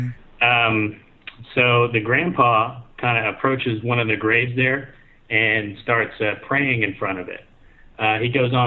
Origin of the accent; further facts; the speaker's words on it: Texas, United States; moved away; also born or lived in Japan; I'm Texan.